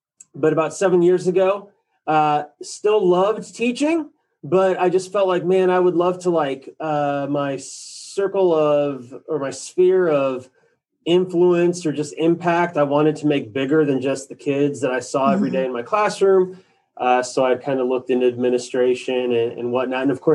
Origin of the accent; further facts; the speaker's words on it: Quad Cities, Illinois, United States; First, I didn't grow up in the Bloomington Normal area. I grew up in the Quad Cities. It's like 2 hours northwest of Bloomington Normal on the Mississippi River.